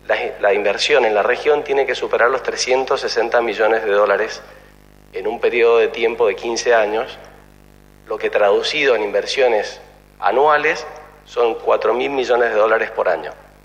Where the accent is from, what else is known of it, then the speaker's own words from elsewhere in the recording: Mendoza, Argentina; yo soy de Mendoza, una provincia donde la Constitución, la Ley de Aguas, precede a la Constitución provincial